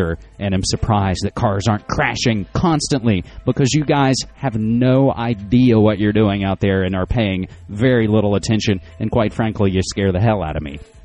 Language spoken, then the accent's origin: English; West Virginia, United States; which would be my home state of West Virginia